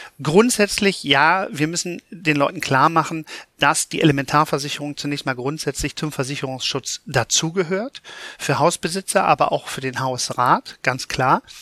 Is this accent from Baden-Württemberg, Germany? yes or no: no; Cologne, North Rhine-Westphalia, Germany; als Kölner kennt man natürlich Hochwasser.